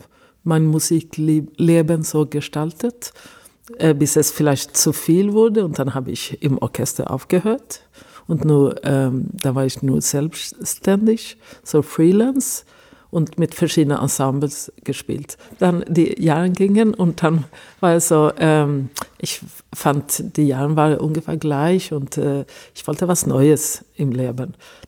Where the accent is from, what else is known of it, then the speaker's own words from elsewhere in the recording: Stockholm, Stockholm County, Sweden; German is a second language; moved away as an adult; now in Germany; Ich bin in Stockholm aufgewachsen. Ich habe auch in Stockholm studiert. Ich war auch im Ausland, ein Jahr in Berlin tatsächlich und in London auch ein halbes Jahr mindestens. Und so, sonst habe ich lange Zeit in Stockholm